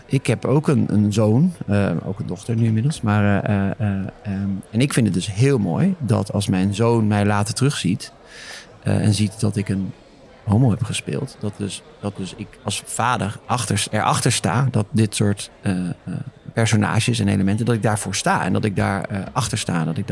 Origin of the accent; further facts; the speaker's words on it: Zwolle, Overijssel, Netherlands; In Zwolle bijvoorbeeld, waar ik vandaan kom.